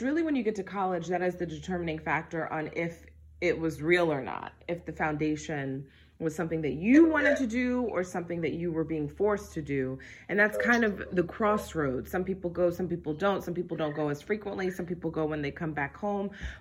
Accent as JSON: {"language": "English", "town": "Washington", "region": "District of Columbia", "country": "United States", "tie": "born or raised there", "said": "I grew up in Greater Mount Calvary Holy Church with Bishop Alfred Owens and co-pastor Susie Owens in Northeast DC."}